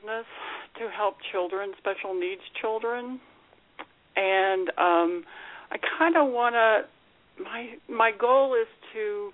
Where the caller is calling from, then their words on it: Colorado, United States; I'm from Colorado.